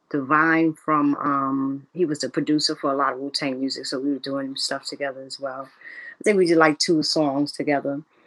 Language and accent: English; New York, United States; I'm from New York.